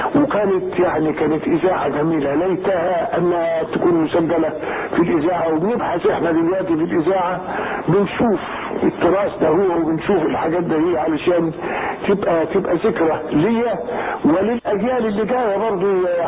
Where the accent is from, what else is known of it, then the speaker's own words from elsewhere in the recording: Tanta, Gharbia, Egypt; أنا نشأت في طنطا، وبعد ما تخرجت من القرية حفظا وتجويدا وقراءة رحت طنطا.